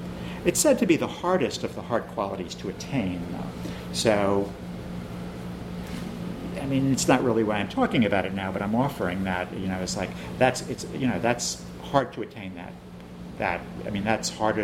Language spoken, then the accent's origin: English; New York, United States; accent: Long Island; Just so you know, I meant to say alms, but that's my Long Island accent.